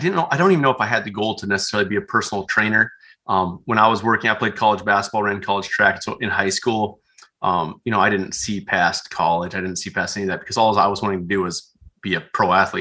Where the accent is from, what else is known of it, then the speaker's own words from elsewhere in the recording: South Dakota, United States; Because I grew up out in Western South Dakota, Central and Western South Dakota.